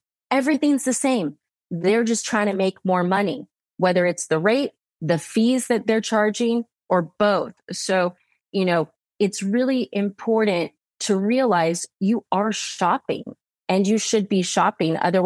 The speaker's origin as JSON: {"language": "English", "country": "United States", "said": "my husband's British, you know, he's from the UK and I'm American."}